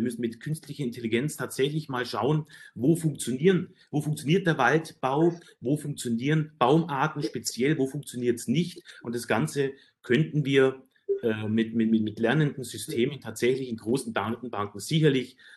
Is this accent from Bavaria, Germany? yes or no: yes; Bavaria, Germany; now in Brandenburg, Germany; Auch ich komme zwar aus Bayern, aber ich schaue es mir in Brandenburg ganz genau an.